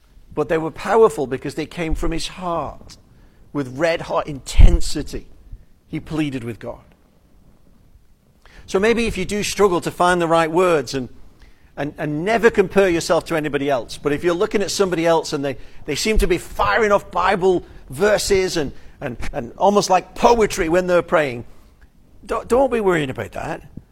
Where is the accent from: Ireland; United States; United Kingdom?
United Kingdom; I don't know if it's being British, but I think this is a part of prayer we really neglect.